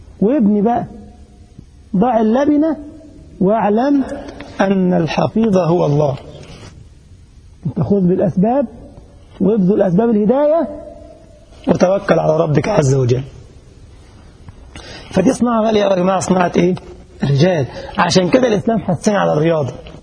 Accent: Egypt; كان أخ لسه عندنا في مصر الآن وأنا جاي من الأجازة أهو

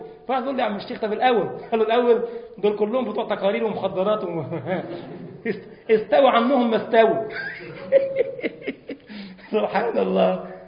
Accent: Egypt; now in Germany; وانا جاي من مصر

